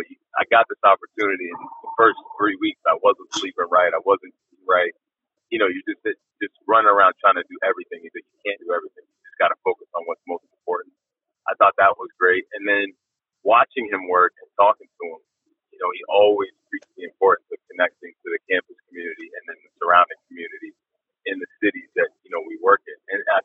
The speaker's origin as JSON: {"language": "English", "region": "Massachusetts", "country": "United States", "tie": "born or raised there", "said": "I grew up in Massachusetts."}